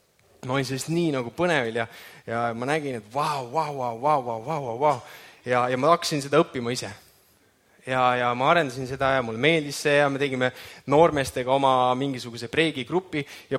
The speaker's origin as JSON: {"language": "Estonian", "town": "Viljandi", "region": "Viljandi County", "country": "Estonia", "tie": "born or raised there", "said": "See oli mu kodulinn, seal ma kasvasin ülesse."}